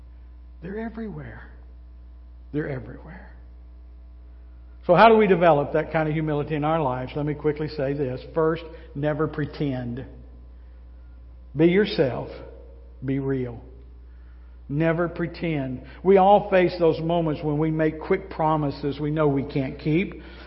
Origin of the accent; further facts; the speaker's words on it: the South, United States; I mean, even now, I'm from the South, and a lot of you guys have that same hospitality.